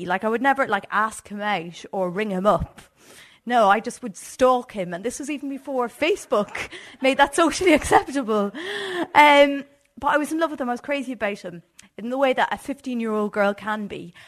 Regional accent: Ireland; which as like an Irish country girl, it was not exactly my forte.

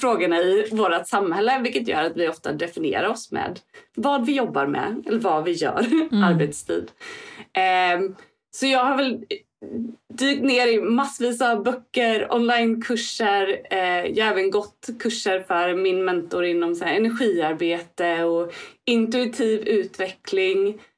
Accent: Jönköping, Jönköping County, Sweden; Jag var ganska inne i Svenska kyrkan ett tag. Jag kom från Jönköping.

